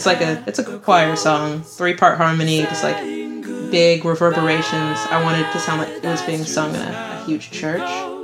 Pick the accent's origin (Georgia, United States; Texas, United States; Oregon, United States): Texas, United States; Dallas; You know, I'm from Dallas, Texas, and this is where I was grounded, so I was feeling stuck.